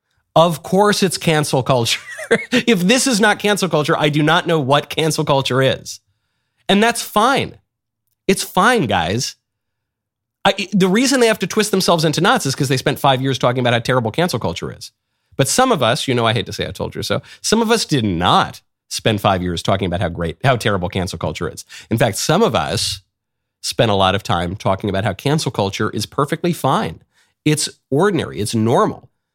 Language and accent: English; New York, United States; Maybe it's because I am a New Yorker myself, but this kind of reaction, I love it.